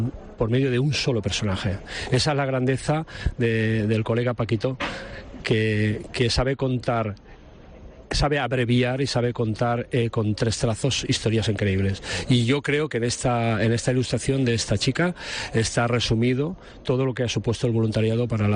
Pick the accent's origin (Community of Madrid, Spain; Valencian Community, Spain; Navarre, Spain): Valencian Community, Spain; Llombay; mi pueblo, Llombay. Yo soy de Llombay